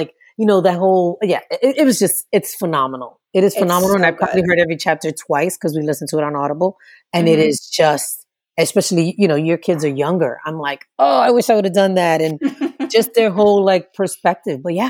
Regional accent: New York, United States; Like, I'm from New York.

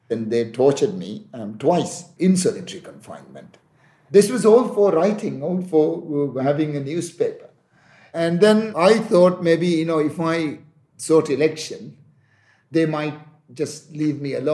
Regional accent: Maldives; When we grew up in the Maldives, we had beach, we had the sea, and we went swimming almost every day.

